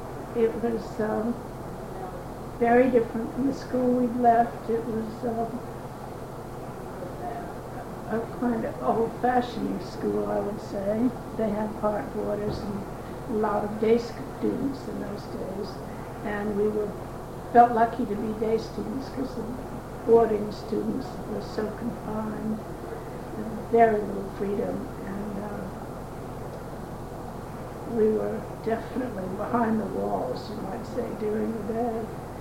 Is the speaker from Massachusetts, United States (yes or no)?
yes; Concord, Massachusetts, United States; also born or lived in Newton; Yes, we came from Newton, which was quite a change for us because Concord was such a much of a country town compared to suburban life in Newton.